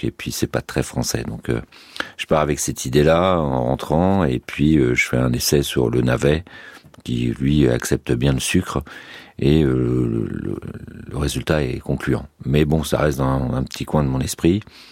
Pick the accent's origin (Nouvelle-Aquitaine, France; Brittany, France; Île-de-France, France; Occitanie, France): Brittany, France; Je suis breton.